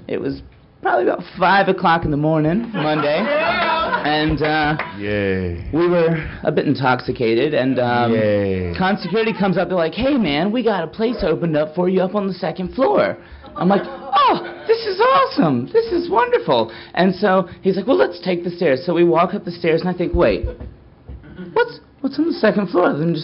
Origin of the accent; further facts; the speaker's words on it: North Carolina, United States; No one knew I was in Atlanta. I'm from North Carolina.